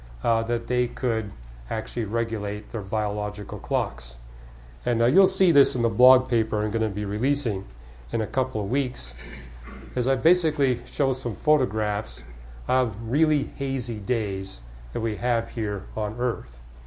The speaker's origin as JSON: {"language": "English", "country": "Canada", "moved": "yes", "lives_now": "United States", "said": "So, matter of fact, things were pretty bad when I came here from Canada in 73."}